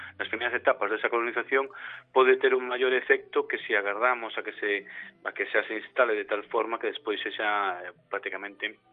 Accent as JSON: {"language": "Galician", "region": "Galicia", "country": "Spain", "said": "para nós como galegos"}